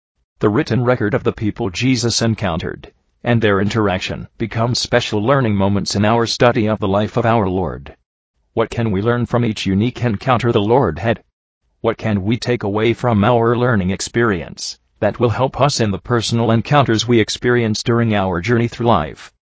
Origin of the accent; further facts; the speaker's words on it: Tennessee, United States; give me great pride to say to others, "I am from Tennessee."